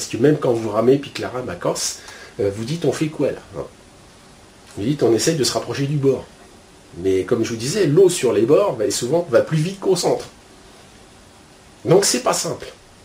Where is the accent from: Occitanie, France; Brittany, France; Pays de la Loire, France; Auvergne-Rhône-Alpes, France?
Pays de la Loire, France; Saumur; born there; Vous savez, moi, quand je suis né à Saumur, hein, donc c'est la Loire, et la Loire, c'est quand même vaste.